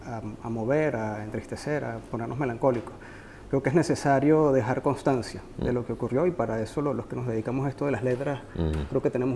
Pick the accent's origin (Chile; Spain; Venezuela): Venezuela; sin perder de vista mi venezolanidad